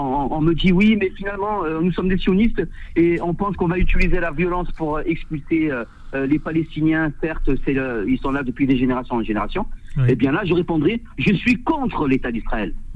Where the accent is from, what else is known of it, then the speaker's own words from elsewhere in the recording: France; moi je suis français